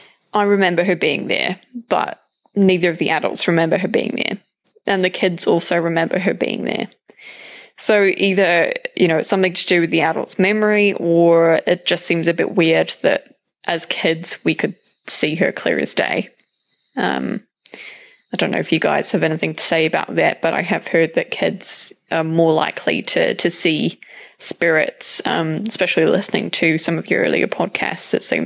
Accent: United Kingdom; now in New Zealand

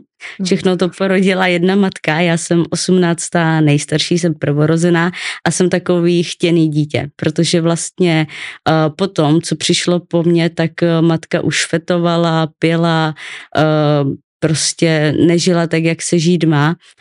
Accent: Ostrava, Moravian-Silesian Region, Czechia; born there; v Ostravě, já jsem se narodila v Ostravě

